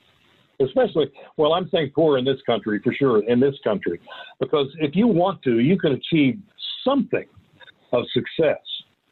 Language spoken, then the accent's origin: English; United States; I remember traveling to India and places like that, and Egypt, and I saw poverty. I mean, as an American, you look at it and think, oh my God, these poor people.